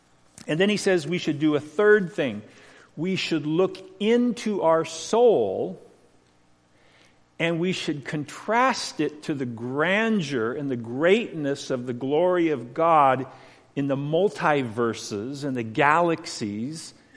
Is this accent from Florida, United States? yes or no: no; California, United States; And when I was a little boy, I grew up in Los Angeles County, and my father died when I was 6 years old.